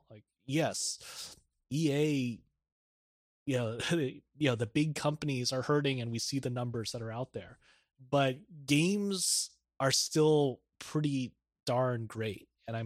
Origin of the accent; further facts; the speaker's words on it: Philippines; or even me who had some experience growing up in the Philippines.